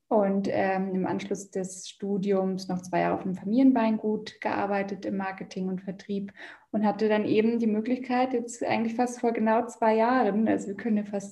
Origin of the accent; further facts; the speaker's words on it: Celle, Lower Saxony, Germany; ich komme tatsächlich ursprünglich aus der Nähe von Hannover, aus Celle, einem ganz kleinen oder ein süßes kleines Städtchen in der Nähe von Hannover, was also gar keine Weinbauregion ist. Und ich komme auch aus keiner Weinfamilie, aber bin eben auf dem Dorf aufgewachsen